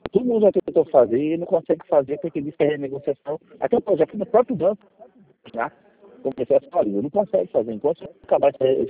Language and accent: Portuguese; Jaguariúna, São Paulo, Brazil; Nasci. Eu nasci em Jaguariúna.